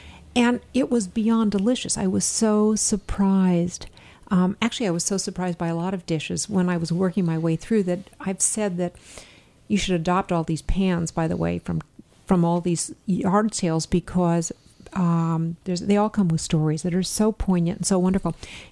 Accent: Los Angeles, California, United States; She made a tamale pie because I grew up in Los Angeles.

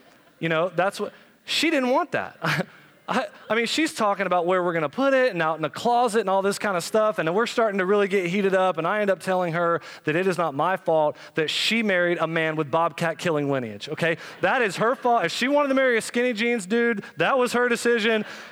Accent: Florida, United States; we had come back from Florida. I'm from Florida

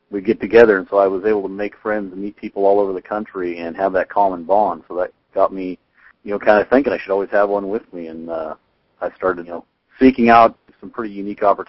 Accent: Montana, United States; the best trout water in the world right there in north central Montana, and Missouri River ran through my hometown, and grew up in an age when I could disappear at pretty much daylight and not be home until either supper or after sunset.

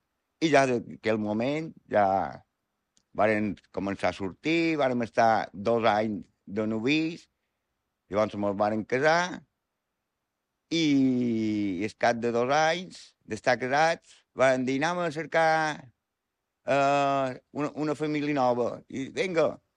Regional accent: Petra, Balearic Islands, Spain; born there; Mon pare i ma mare van néixer a Petra, el meu germà va néixer a Petra, jo vaig néixer a Petra, i llavors varen, com he dit antes, varen venir quan jo tenia 2 anys aquí a la pagesia

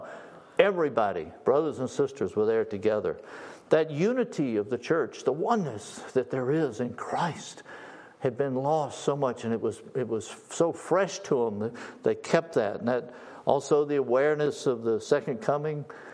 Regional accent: Scotland, United Kingdom; I'm from Scotland. Scotlands are very proud.

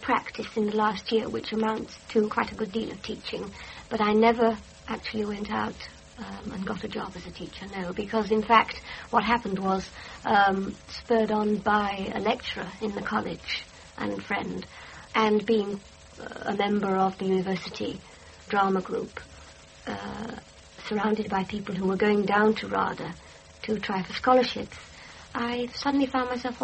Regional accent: Blackburn, North West England, United Kingdom; also born or lived in Oswaldwistle; I'm not originally from Oswaldwistle. I was born, in fact, in Blackburn, but my parents moved to Oswaldwistle

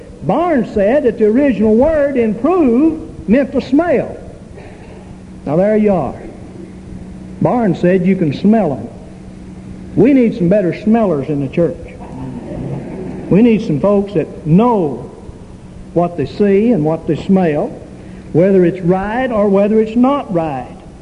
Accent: Texas, United States; Well, I came from East Texas.

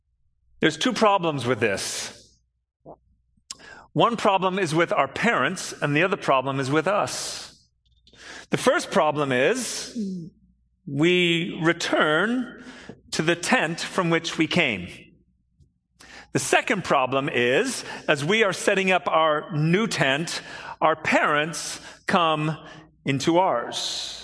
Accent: United Kingdom; because you see, I'm British.

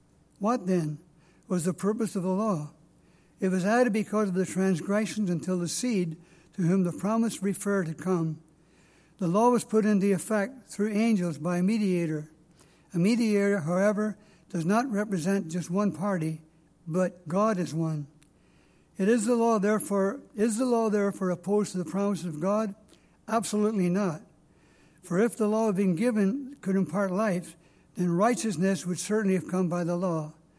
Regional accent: Ireland; accent: Irish; So I get up and I rattle away in my Irish accent, and after about 5 minutes, I say, are there any questions?

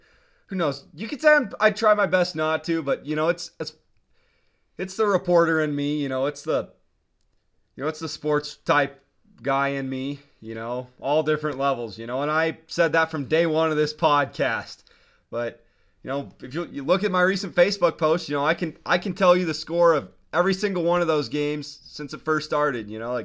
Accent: Montana, United States; We're from Montana, right? It's fucking Big Sky country, man.

